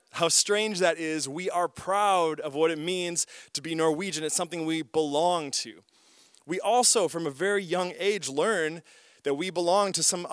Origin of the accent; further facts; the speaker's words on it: Wisconsin, United States; A couple of other things that are weird about growing up in Wisconsin, I don't know if you knew this, we are the bratwurst capital of the world, so be proud of that, that's a fact.